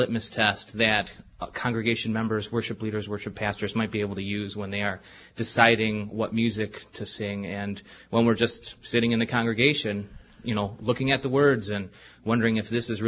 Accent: Kenosha, Wisconsin, United States; I'm from Kenosha, Wisconsin.

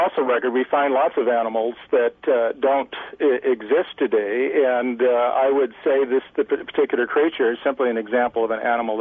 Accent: Minnesota, United States; It's sort of like up in Minnesota, my home state

